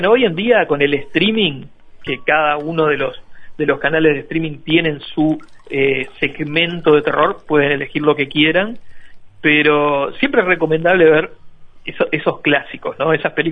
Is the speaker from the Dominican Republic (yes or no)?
no; Uruguay; Como uruguayos